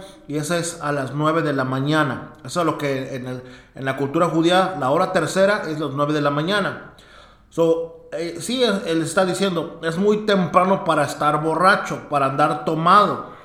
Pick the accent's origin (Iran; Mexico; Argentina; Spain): Mexico; yo crecí en México y uno puede ir al mercado en la mañana y ves borrachos